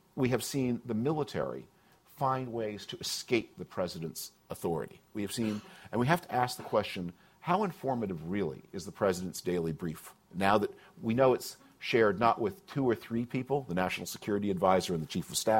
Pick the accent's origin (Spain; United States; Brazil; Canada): Canada; I grew up in Canada. I still spend a lot of time there